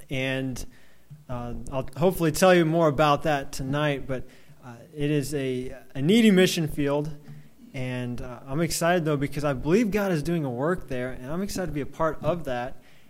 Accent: Elberta, Alabama, United States; But I grew up in Alberta, Alabama, if you know where that is, close to Foley and Gulf Shores area. And that's the only place I ever lived until going to Pensacola.

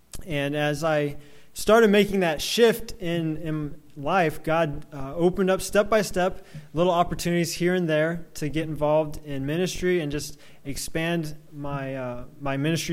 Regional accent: Elberta, Alabama, United States; But I grew up in Alberta, Alabama, if you know where that is, close to Foley and Gulf Shores area. And that's the only place I ever lived until going to Pensacola.

